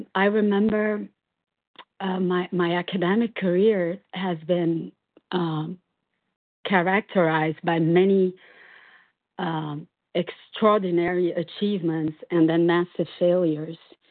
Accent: Brazil; English is a second language; I'm from Brazil.

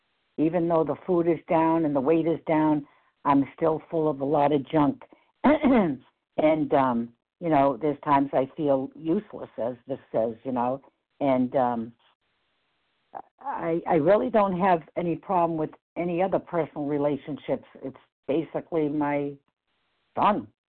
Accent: Massachusetts, United States; from Massachusetts.

